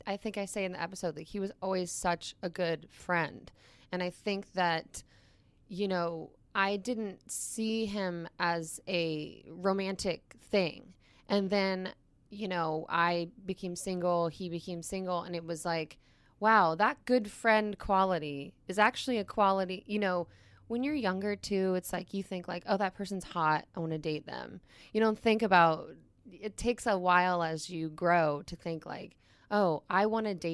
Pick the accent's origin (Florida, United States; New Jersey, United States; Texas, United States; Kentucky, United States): Florida, United States; I'm from Florida.